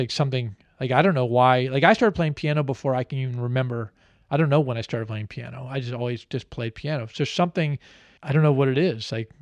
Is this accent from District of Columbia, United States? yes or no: yes; Washington, District of Columbia, United States; I grew up on Beecher Street here in Washington.